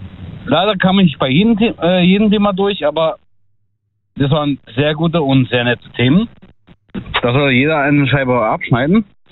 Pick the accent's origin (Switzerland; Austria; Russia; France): Russia; Also ich komme aus Russland